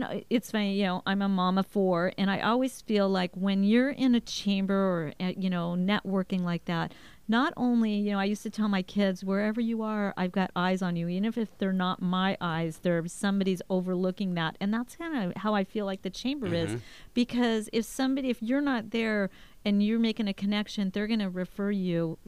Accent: California, United States; Oh, that's where I grew up, too.

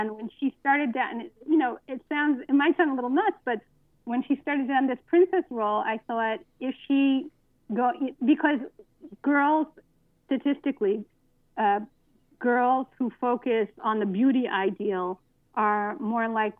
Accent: United States; now in Luxembourg; I'm a writer. I'm American born and bred, but I've been living overseas for many years. Now I live in Luxembourg.

